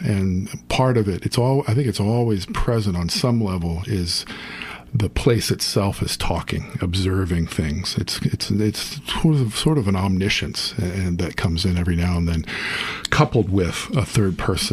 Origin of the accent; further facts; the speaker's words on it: Kentucky, United States; Right, I grew up in Kentucky too